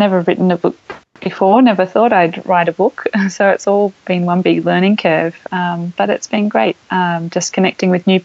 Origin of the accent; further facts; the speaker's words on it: Sydney, New South Wales, Australia; I'm a Sydney girl originally. I grew up in Sydney, went to school and uni in Sydney, and I ended up studying theology at Sydney Missionary Bible College.